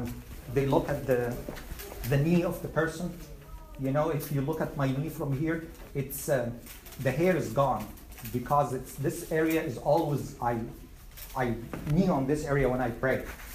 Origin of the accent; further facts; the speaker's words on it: Egypt; English is a second language; I know I'm from Egypt. If I'm from a different country, I would say yes, but I'm from Egypt.